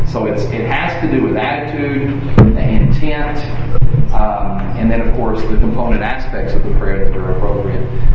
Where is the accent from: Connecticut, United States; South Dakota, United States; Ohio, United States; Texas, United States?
Texas, United States; Odessa; he was passed from this earth a number of years ago when I was growing up in Odessa.